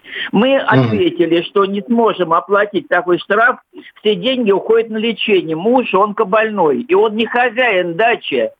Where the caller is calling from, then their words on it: Moscow, Russia; я из Москвы.